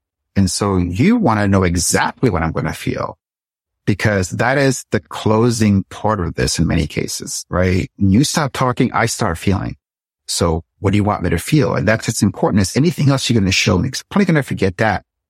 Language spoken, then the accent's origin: English; Puerto Rico; When I was a little girl growing up in Puerto Rico